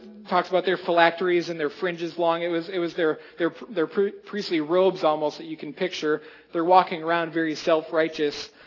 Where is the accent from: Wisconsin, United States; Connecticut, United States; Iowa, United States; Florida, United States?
Iowa, United States; I'm from Iowa, so maybe that doesn't connect with you